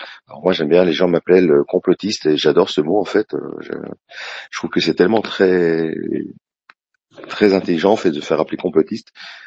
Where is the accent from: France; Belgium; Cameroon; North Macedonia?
Belgium; je suis belge, hein, je connais bien l'histoire française, pourtant je suis belge et israélien.